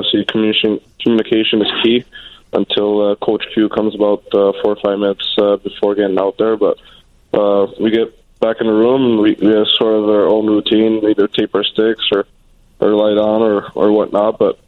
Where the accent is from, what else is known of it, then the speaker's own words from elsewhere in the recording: Montreal, Quebec, Canada; now in Phoenix, United States; In Montreal.